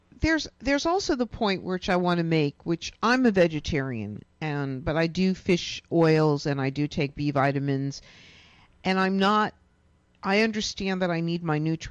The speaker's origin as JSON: {"language": "English", "region": "Massachusetts", "country": "United States", "tie": "born or raised there", "said": "I lived outside of Boston. I grew up outside of Boston in a seaside community"}